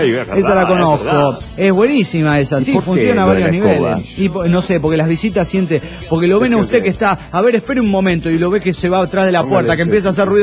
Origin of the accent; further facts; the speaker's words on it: Mexico City, Mexico; del DF mexicano.